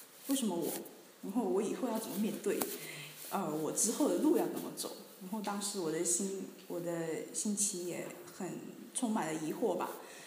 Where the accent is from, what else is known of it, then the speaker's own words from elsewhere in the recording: Singapore; moved away as an adult; now in Basel, Switzerland; 就我来自新加坡，然后我是2011年的时候来瑞士深造，然后我现在在巴塞尔大学生物中心做研究工作，然后我是希望明年的春天可以毕业回国。